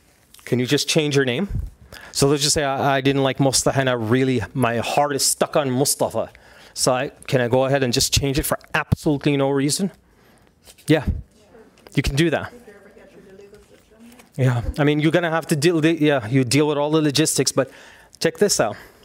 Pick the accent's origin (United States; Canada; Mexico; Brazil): Canada; also born or lived in Saudi Arabia; And then you'll say, I'm from Canada, but I was born in Saudi.